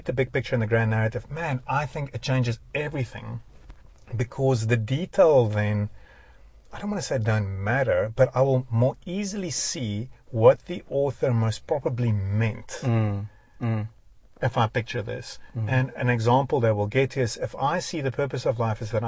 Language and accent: English; South Africa; I'm not a Jew that lived 3,000 years ago. I'm a South African living today.